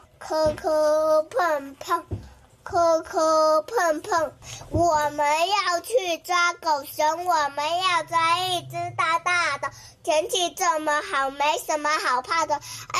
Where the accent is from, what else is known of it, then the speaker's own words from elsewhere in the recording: Chaozhou, Guangdong, China; 今年6岁了，我来自潮州，